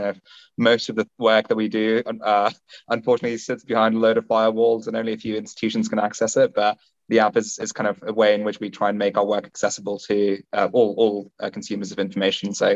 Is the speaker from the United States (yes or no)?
no; Stone, West Midlands, United Kingdom; My hometown, Stone, happened to be one of the highest Brexit voting places in all of the UK.